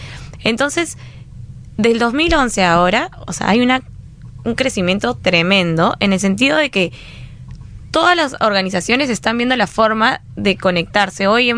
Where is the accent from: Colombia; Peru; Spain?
Peru; nosotros como peruanos confiamos en el peruano que está en nuestro costado.